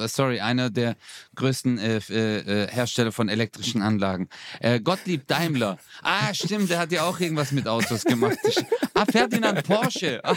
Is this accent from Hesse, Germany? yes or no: no; Stuttgart, Baden-Württemberg, Germany; now in Karlsruhe, Germany; ich bin ja eigentlich Stuttgarter